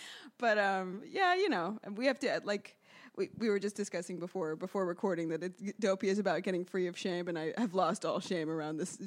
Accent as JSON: {"language": "English", "town": "New York City", "region": "New York", "country": "United States", "tie": "born or raised there", "said": "So I grew up here in New York City, and I started DJing around when I was like 17, turning 18."}